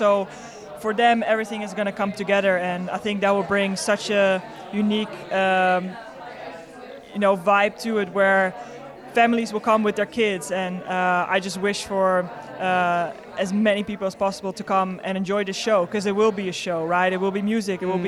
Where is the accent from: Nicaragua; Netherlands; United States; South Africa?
Netherlands; English is a second language; Obviously, we're in the Netherlands. It's my home country.